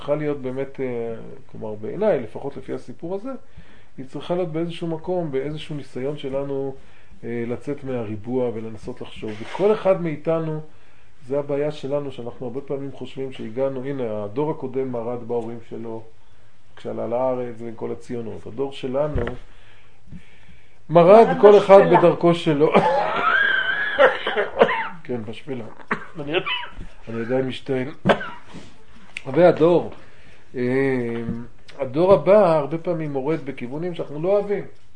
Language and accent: Hebrew; Bnei Brak, Tel Aviv District, Israel; ההורים שלי גרו בבני ברק. ובברק, אני גדלתי בסביבה מזרוחניקית, כן, של בני עקיבא וכולי